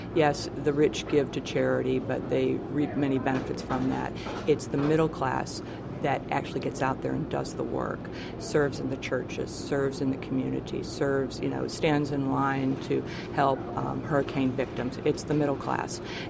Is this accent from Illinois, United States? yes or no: no; Indiana, United States; You know, I grew up in Indiana, the heartland. It was a good place to live